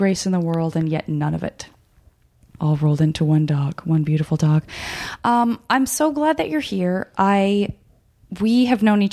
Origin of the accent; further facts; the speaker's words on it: Arizona, United States; You know, I'm from Arizona.